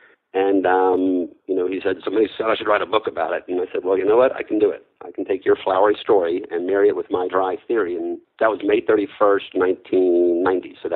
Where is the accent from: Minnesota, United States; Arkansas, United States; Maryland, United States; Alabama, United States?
Alabama, United States; Birmingham; I was raised in Alabama